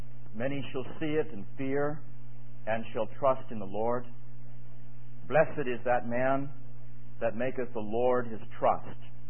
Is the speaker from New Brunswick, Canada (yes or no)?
yes; Saint John, New Brunswick, Canada; born there; I was born in St. John, New Brunswick, which is a province of Canada, a city of around 100,000 people. And I was the oldest of seven children